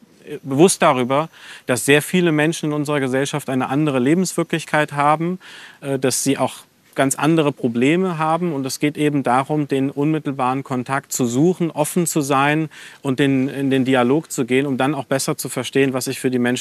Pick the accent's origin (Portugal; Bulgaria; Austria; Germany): Germany; Giessen, Hesse; born there; Mein Bruder und ich, wir sind beide in Gießen geboren.